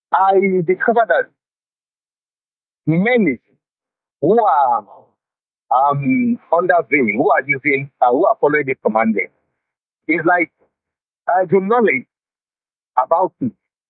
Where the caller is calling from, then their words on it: Lagos, Nigeria; from …. I'm calling from Lagos.